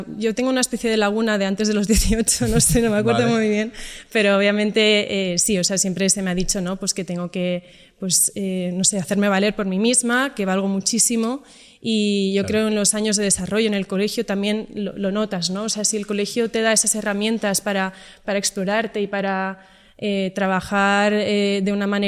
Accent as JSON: {"language": "Spanish", "town": "Barcelona", "region": "Catalonia", "country": "Spain", "said": "vengo de un entorno... Bueno, bastante internacional. Bueno, yo soy de Barcelona y fui al Colegio Alemán de Barcelona."}